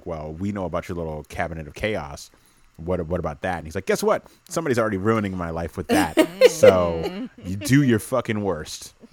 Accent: California, United States; I'm from the Bay Area. The Yay Area.

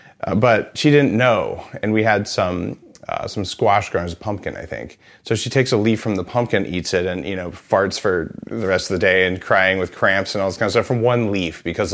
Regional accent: New Mexico, United States; So I grew up in New Mexico, where green chili, which is a member of the nightshade family that's very high in lectins, it's soul food.

